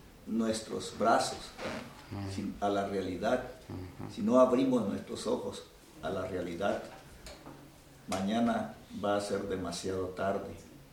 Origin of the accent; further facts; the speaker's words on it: Guatemala; now in United States; yo que soy guatemalteco, desconocía toda mi realidad.